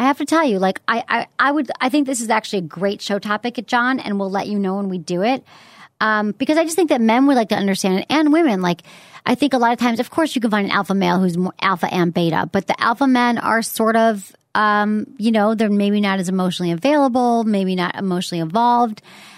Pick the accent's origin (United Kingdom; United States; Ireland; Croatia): United States; Detroit, Michigan; and you're watching the Pistons or something, because we're from Detroit.